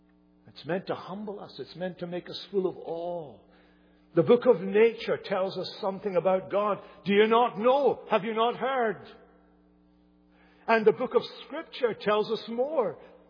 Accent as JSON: {"language": "English", "town": "Hamilton", "region": "Scotland", "country": "United Kingdom", "tie": "born or raised there", "said": "not far from Hamilton, where I grew up in Scotland."}